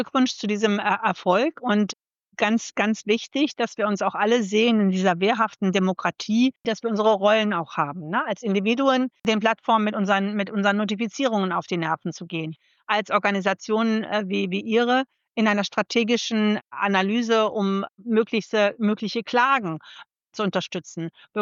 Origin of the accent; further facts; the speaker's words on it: Germany; Meine zweite Hoffnung ist, ich bin Deutsche, damit pro-transatlantisch, glaube ich, genetisch.